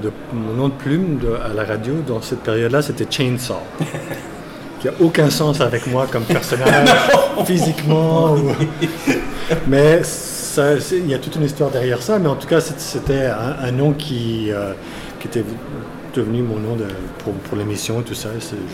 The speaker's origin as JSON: {"language": "French", "town": "Montreal", "region": "Quebec", "country": "Canada", "tie": "born or raised there", "also_born_or_lived": "Ottawa", "moved": "as an adult", "said": "j'ai quitté Montréal et quitté la maison de mon père pour aller à l'université à Ottawa. Et j'étais très introverti. Mais passionné par la musique, déjà. J'étais un peu embarqué par la musique progressive, comme tout le monde au Québec"}